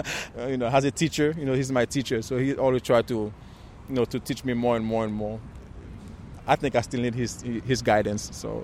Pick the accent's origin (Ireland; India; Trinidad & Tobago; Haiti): Haiti; now in United States; Growing up in Haiti, that's the survival mode.